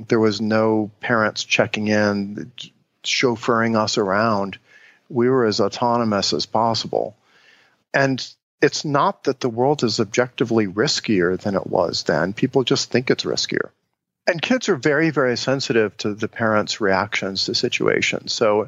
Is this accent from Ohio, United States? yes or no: yes; Cincinnati, Ohio, United States; the way I grew up in Cincinnati, Ohio was we would go out on a Saturday morning and play in the neighborhood